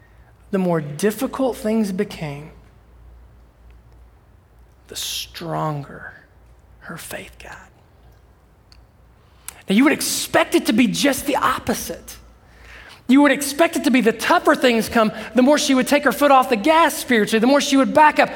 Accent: Ohio, United States; when I was a junior at the little church that I grew up in Southern Ohio.

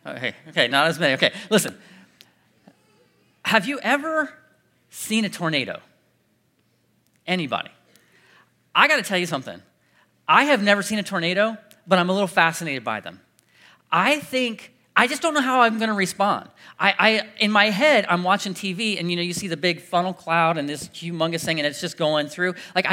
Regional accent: Ohio, United States; But I grew up in Central Ohio, and I'm the youngest of six kids, so we had this really big family

